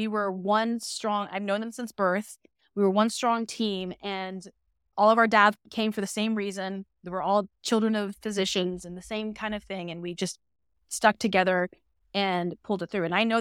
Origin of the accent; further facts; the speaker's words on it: Panama City, Florida, United States; Yeah, so I grew up in a small city called Panama City, Florida.